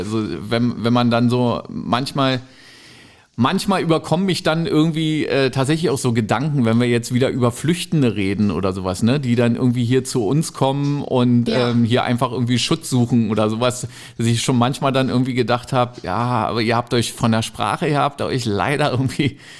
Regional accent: East Germany, Germany; Also ich bin halt im Osten groß geworden.

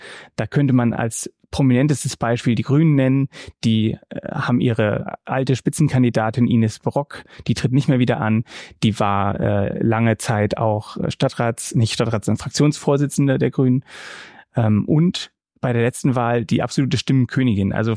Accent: Halle, Saxony-Anhalt, Germany; auch Halle, ja, ich bin in Halle zur Schule gegangen

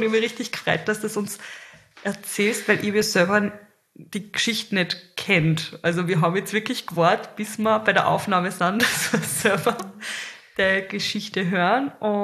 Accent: Carinthia, Austria; born or raised there

